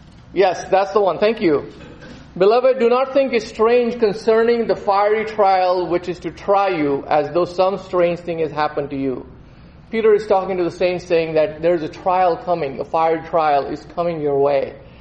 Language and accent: English; India; now in Colorado Springs, United States; I was born and raised in India, and I moved to the U.S. about 25 years ago, and most of that time I spent in Colorado Springs.